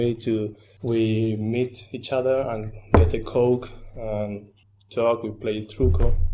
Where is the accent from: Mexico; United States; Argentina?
Argentina; English is a second language; Well, hello … from Argentina.